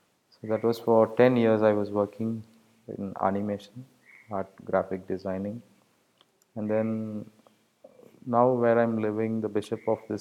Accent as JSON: {"language": "English", "country": "India", "said": "the artist here. I'm from India and I live in Karnataka, southern part of the India, West Coast."}